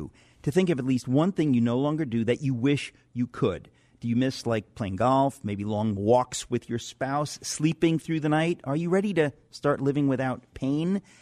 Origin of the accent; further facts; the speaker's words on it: New York City, New York, United States; And we would, as a kid, growing up in Queens, New York, I would hang out there.